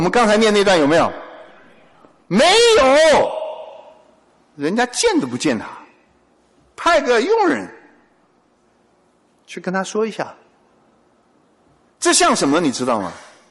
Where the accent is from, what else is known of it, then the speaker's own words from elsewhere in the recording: China; 我们中国人最好，咱们是宁可信其有也不能信其无啊。